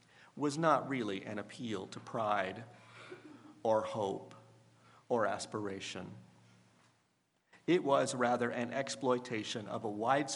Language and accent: English; Indiana, United States; In 1975, in my high school in the middle of my home state of Indiana, I took first year Latin.